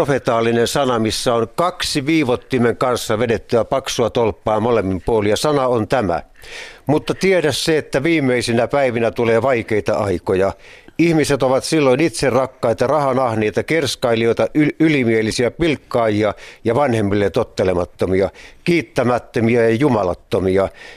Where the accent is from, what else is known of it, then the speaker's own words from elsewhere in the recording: Ylistaro, South Ostrobothnia, Finland; Mä olen syntyisin perinteistä suomalaista körttikodista Ylistaron Untamalan kylältä Etelä-Pohjanmaalta.